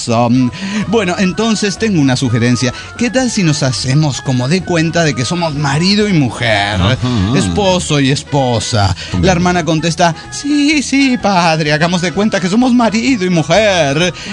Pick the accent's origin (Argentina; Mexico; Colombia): Mexico; San Luis Potosí; de San Luis Potosí.